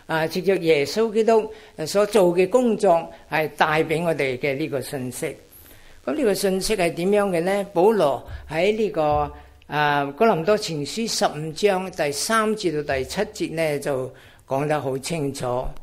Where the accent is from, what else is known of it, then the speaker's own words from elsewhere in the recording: Chaozhou, Guangdong, China; also born or lived in United Kingdom; now in Australia; 我係潮州人啊，咁咧就因為洗禮嘅緣故，爸爸唔俾咧，被送去英國讀書。結果咧喺英國26年，然後咧過嚟澳洲呢邊都有三十幾年啦，38年啊。